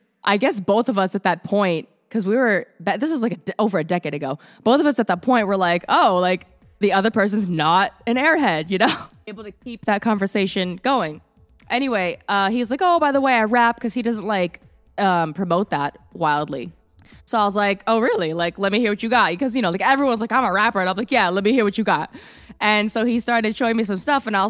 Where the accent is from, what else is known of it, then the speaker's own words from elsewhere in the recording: California, United States; I grew up completely differently. I grew up in California, actually. And obviously, I'm like Asian American and a female.